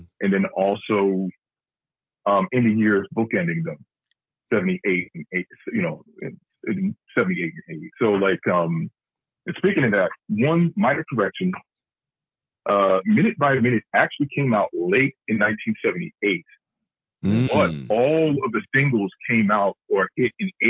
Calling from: Cleveland, Ohio, United States

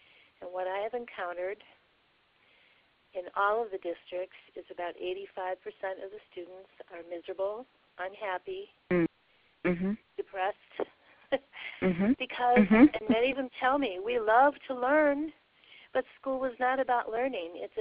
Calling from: Wisconsin, United States; Hi, I'm calling from Wisconsin.

